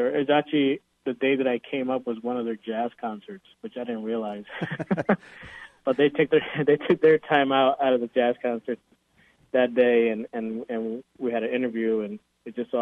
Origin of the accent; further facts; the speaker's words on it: Connecticut, United States; So I grew up originally in Connecticut. I was first born here in the United States. My parents came over from the Dominican Republic.